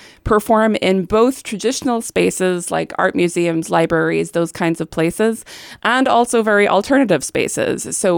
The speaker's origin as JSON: {"language": "English", "region": "Ulster", "country": "Ireland", "moved": "as an adult", "lives_now": "United States", "said": "I am originally from Donegal in the northwest corner of Ireland."}